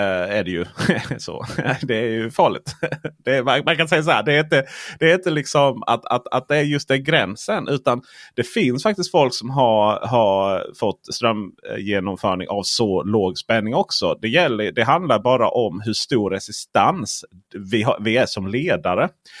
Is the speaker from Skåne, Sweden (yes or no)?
no; Blekinge, Sweden; Jag kommer från Blekinge där, vet du, för fullt med bönder.